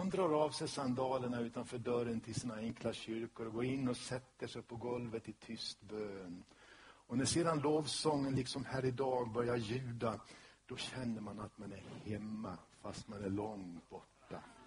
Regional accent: Borlänge, Dalarna County, Sweden; jag vill inte skryta, men jag kommer faktiskt från Borlänge.

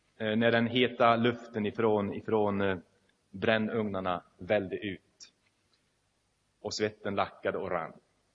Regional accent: Karlstad, Värmland, Sweden; Ett tegelbruk som låg 7 kilometer utanför min hemstad Karlstad som jag då bodde i.

